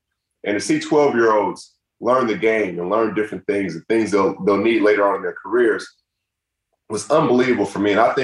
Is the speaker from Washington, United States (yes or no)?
yes; Seattle, Washington, United States; So I used to work in Key Arena. That's now Climate Pledge.